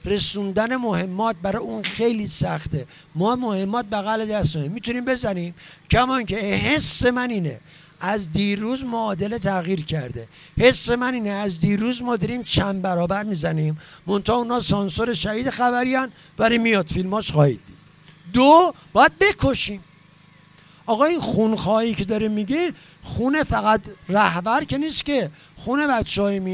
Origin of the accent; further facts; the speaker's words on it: Mashhad, Razavi Khorasan, Iran; بچه مشهدم، تو بسیج بزرگ شدم، بابام خدا بیامرزه حزب اللهی، مادرم انقلابی، این شدم.